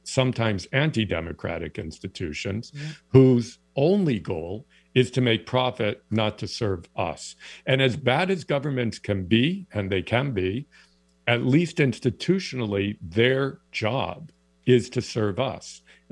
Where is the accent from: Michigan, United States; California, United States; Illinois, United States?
Michigan, United States; East Lansing; now in Canada; I say this as a U.S. citizen. I live in Canada, but I'm a dual citizen. I grew up in East Lansing, Michigan.